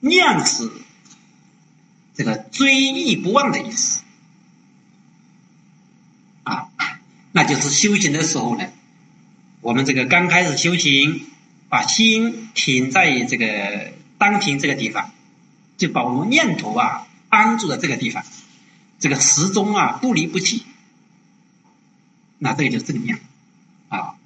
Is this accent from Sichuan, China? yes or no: no; Wenzhou, Zhejiang, China; accent: Wenzhou; 我们温州话所讲的是崩了亭啊。